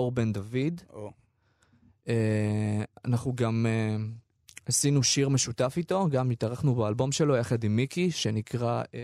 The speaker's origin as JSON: {"language": "Hebrew", "region": "Northern District", "country": "Israel", "said": "ואנחנו מקדמים תמיד את הצפון, כי אני בא משם."}